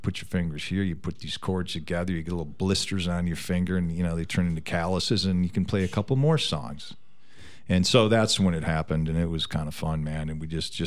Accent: La Crosse, Wisconsin, United States; La Crosse in the 70s is really this microcosm of creativity that I witnessed.

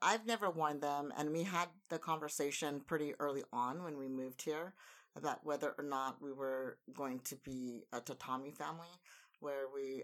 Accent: California, United States; now in Japan; Cesar Chavez really near and dear to my heart growing up in California

